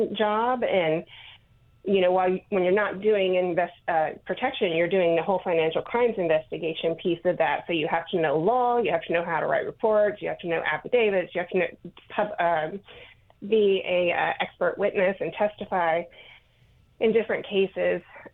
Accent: Tennessee, United States; I grew up in Tennessee, where I grew up shooting skeet and clay, and, you know, guns were not scary for me

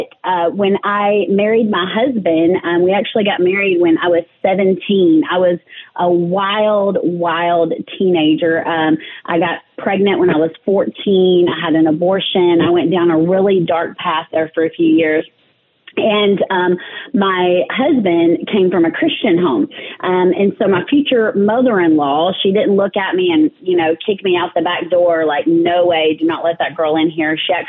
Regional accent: Nashville, Tennessee, United States; also born or lived in Mississippi; So, I grew up in Nashville. My dad is actually in the music business. We moved here on my first birthday. So I'm originally a Mississippi girl.

